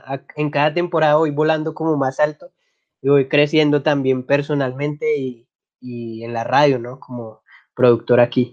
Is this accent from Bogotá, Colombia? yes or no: no; Boyacá, Colombia; Siempre de mi tierra, de Sutatensa, de Ramiriquí, de esas tierras tan maravillosas que nos presenta Colombia y Boyacá